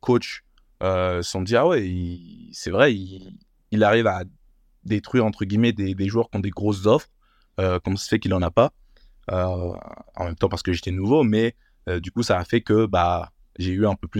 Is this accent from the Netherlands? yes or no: no; France; accent: French; j'ai l'accent français.